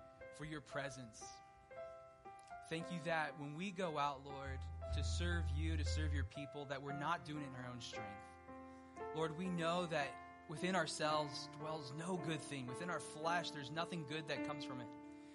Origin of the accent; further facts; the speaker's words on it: California, United States; And good thing I'm from California, we don't say yes, ma'am, yes, sir, you know, it's just culturally what we do out there.